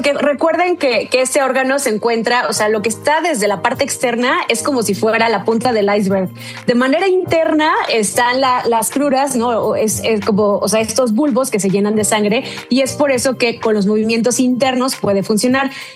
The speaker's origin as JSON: {"language": "Spanish", "town": "Poza Rica", "region": "Veracruz", "country": "Mexico", "lives_now": "Puebla, Mexico", "said": "yo soy de Poza Rica, Veracruz, y allá es, sí, o sea..."}